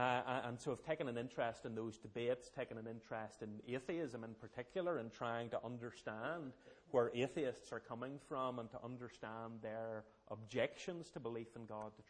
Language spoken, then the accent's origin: English; Armagh, Northern Ireland, United Kingdom; I'm originally from Armagh. Now live in Green Island, just outside Carrickfergus, with my wife Kathy and six young children.